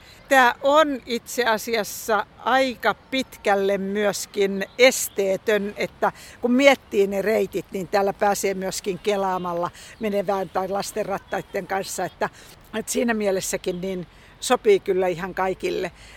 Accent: Kuru, Pirkanmaa, Finland; koska mä olen Kurusta kotoisin

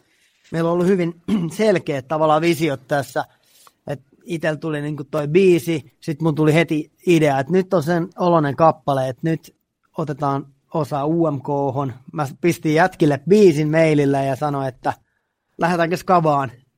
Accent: Helsinki, Uusimaa, Finland; me ollaan Suutarilasta, Pohjois-Helsingistä molemmat

